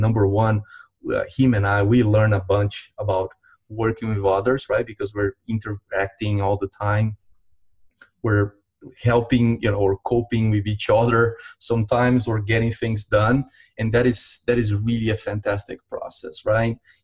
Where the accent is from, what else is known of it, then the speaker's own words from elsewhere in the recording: Brazil; English is a second language; we're both from Brazil originally